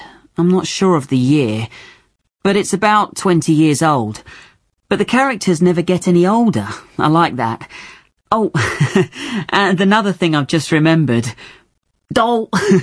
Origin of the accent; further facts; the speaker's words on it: Brighton, South East England, United Kingdom; I'm 17 and I'm from Brighton.